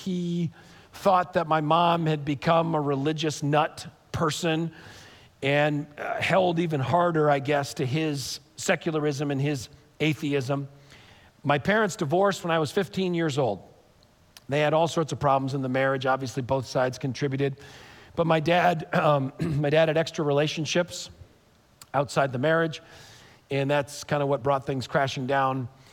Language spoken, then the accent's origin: English; Connecticut, United States; When my parents got married, neither one of them were Christians. I grew up in Connecticut.